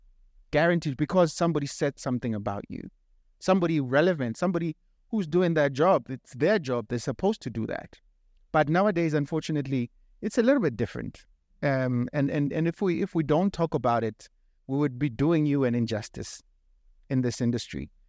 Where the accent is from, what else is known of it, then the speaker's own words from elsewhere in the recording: Soshanguve, Gauteng, South Africa; because I'm from Soshanguve.